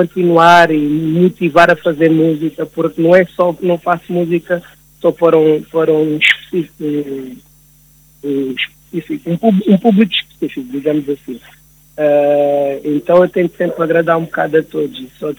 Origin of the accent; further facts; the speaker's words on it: Algarve, Portugal; born there; porque gosto também de dar um pouco da minha cultura algarvia, onde eu nasci, música portuguesa também